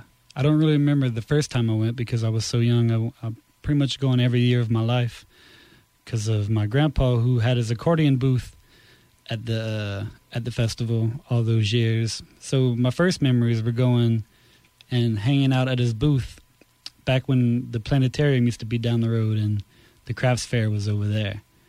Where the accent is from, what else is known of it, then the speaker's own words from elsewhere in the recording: Iota, Louisiana, United States; now in Lafayette, United States; I'm from Iota, Louisiana. I live here in Lafayette now, and I play music.